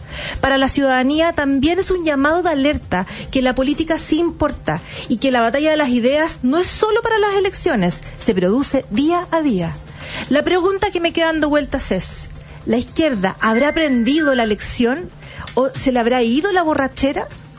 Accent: Chile; Hoy, 4 de septiembre, me siento más chilena que nunca.

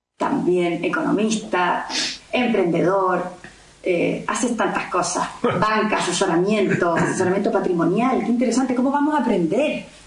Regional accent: Chile; now in Madrid, Spain; yo soy chileno, ustedes saben, vivo aquí en Madrid hace 20 años

